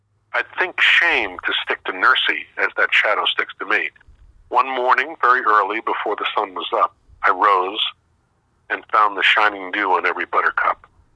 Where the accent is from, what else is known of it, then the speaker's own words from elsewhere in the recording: New York, United States; And as a New Yorker, I was close to, I was in the media, one of the media capitals of the world.